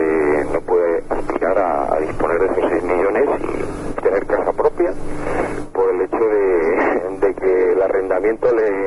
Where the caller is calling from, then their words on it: Valladolid, Castile and León, Spain; llamo de Valladolid.